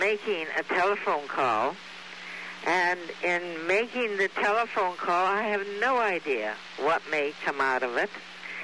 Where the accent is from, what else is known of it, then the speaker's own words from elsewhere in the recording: Bismarck, North Dakota, United States; I grew up in Bismarck, North Dakota.